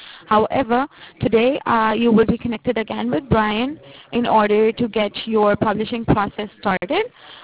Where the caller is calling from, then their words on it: New York, United States; I'm calling you from New York. We follow the Eastern Time Zone.